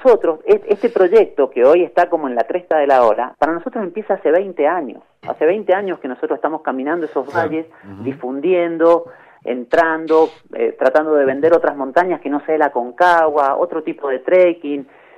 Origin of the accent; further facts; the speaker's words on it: Mendoza, Argentina; cuentan parte de la historia uh-huh de quiénes somos los mendocinos.